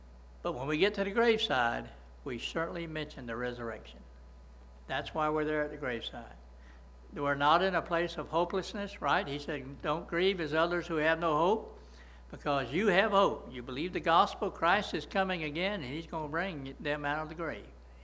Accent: Coolidge, Georgia, United States; also born or lived in Pavo, United States; I was raised up in Coolidge and Pavo, and I know better, right?

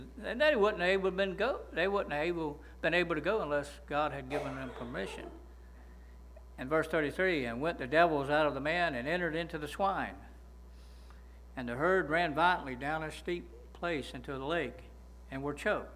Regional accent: Pavo, Georgia, United States; I mean, I'm from Pavo, but I can add that up, right?

